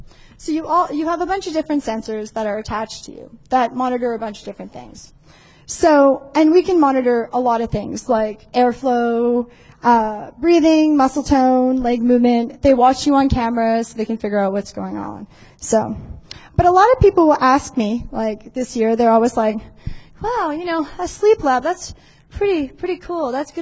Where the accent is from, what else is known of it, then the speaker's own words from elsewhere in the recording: Canada; because I'm Canadian.